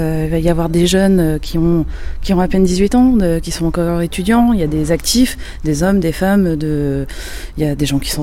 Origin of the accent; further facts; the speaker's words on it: Brittany, France; now in Rennes, France; À la base, je suis originaire des Côtes d'Armor. Je suis enfant d'agriculteur.